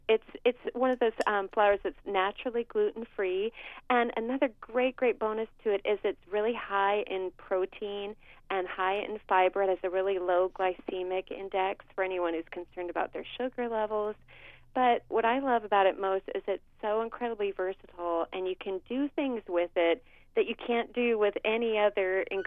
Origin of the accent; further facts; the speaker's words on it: California, United States; I'm from California. I'm from the San Francisco Bay Area.